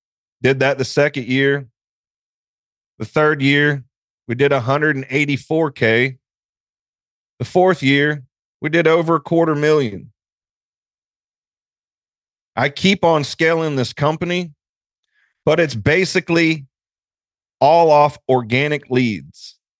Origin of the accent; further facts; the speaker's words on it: Georgia, United States; I'm 37 years old. I was born and raised here in Georgia. I own a farm in South Fulton on 20 acres.